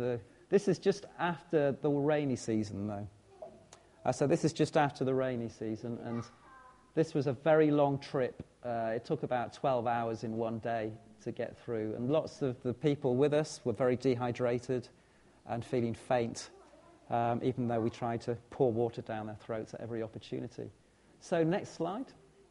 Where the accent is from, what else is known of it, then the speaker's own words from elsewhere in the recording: Norwich, East of England, United Kingdom; Oh, I'm from Norwich. What do you expect?